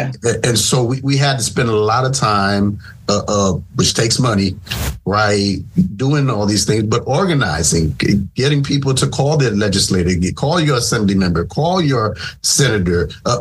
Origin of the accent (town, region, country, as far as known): New York, United States; born or raised there